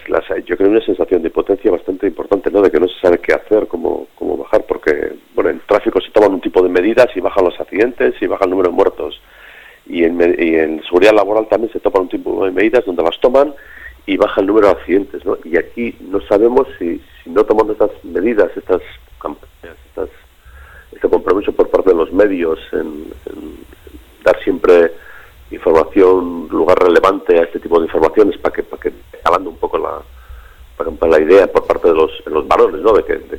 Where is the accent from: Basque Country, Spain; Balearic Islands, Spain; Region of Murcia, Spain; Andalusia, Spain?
Basque Country, Spain; Tolosa; yo soy de Tolosa, yo no conocía a la víctima